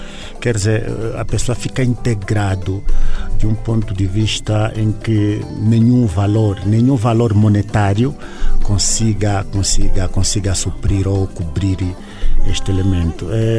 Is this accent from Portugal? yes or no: no; Namibe, Angola; now in Huíla, Angola; creio que sou do Namibe, naturalidade do Namibe, estamos aqui na Willa e desde pequeno